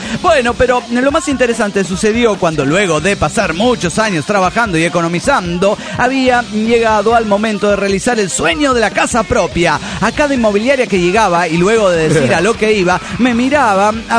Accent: Panama; de Panamá.

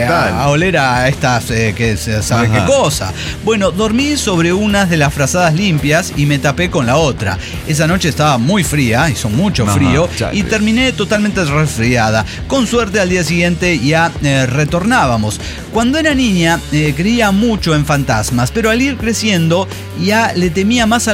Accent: General Güemes, Salta, Argentina; yo decía, soy de General Güemes

